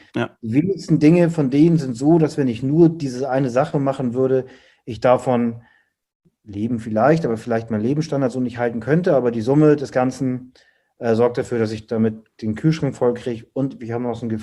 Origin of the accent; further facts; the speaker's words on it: Hamburg, Germany; Ansonsten bin ich Papa, ich habe eine Familie und ich komme aus Hamburg.